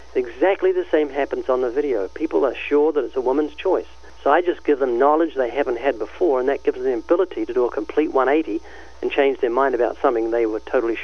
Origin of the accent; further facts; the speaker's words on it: New Zealand; I'm from New Zealand, down under.